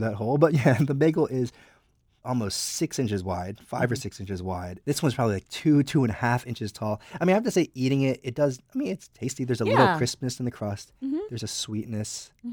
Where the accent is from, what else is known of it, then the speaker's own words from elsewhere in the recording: New Jersey, United States; So I grew up in New Jersey, so every bagel I ever had was a New York bagel, but it is a particular style.